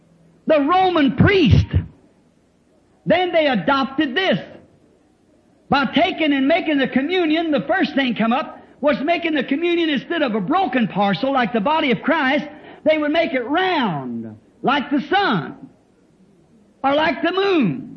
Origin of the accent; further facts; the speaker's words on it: Ireland; Now, I'm an Irishman.